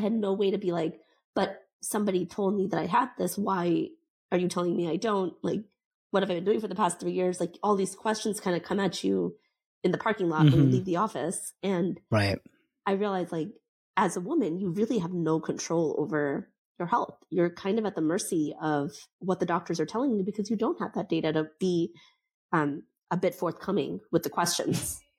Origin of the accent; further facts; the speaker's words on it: India; My sole purpose as an Indian woman was to give my mom grandchildren.